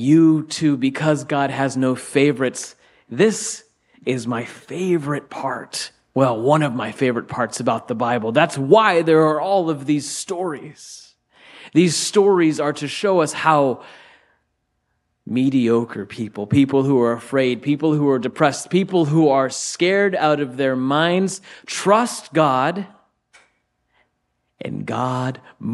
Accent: Ohio, United States; I'm from Ohio, and there's a spot in Ohio called Canton, Ohio.

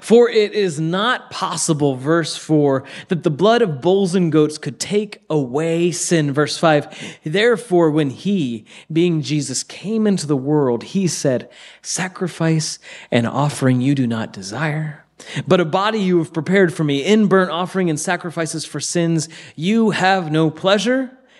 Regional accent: Ohio, United States; last weekend, I was in my hometown in Ohio, and I went to my high school

